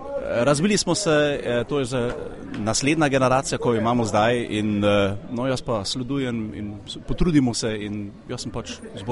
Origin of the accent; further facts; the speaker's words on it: Moers, North Rhine-Westphalia, Germany; born there; Slovenian is a second language; Ampak jaz sem se rodil tukaj v Nemčiji, v Mörsu, pred 44 leti.